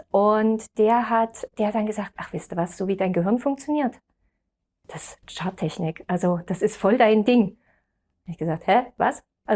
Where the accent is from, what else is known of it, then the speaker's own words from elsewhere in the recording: Jena, Thuringia, Germany; Also ich bin ja aus Jena